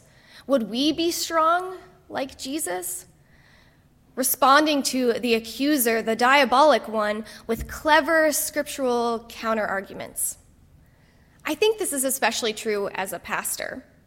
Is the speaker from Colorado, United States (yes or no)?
yes; Colorado, United States; I grew up in Colorado, and growing up in Colorado, I am familiar with the wilderness.